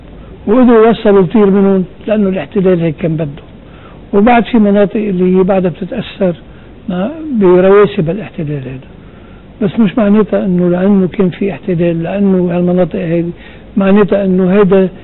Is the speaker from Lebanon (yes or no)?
yes; Lebanon; اذا كانوا بالفعل عنا النوايا نحن كلنا سوا كلبنانيه انه نرجع نبني هالبلد